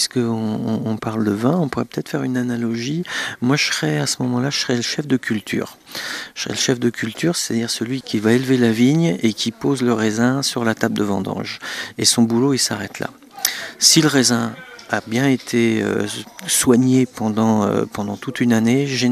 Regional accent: France; puisque nous sommes des touristes, on vient de France

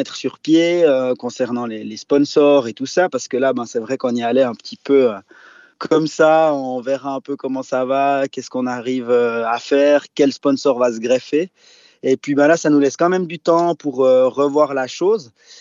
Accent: Bern, Switzerland; moi j'ai grandi en Suisse, je suis un enfant du Jura bernois, maintenant, voilà, je suis établi en Valais.

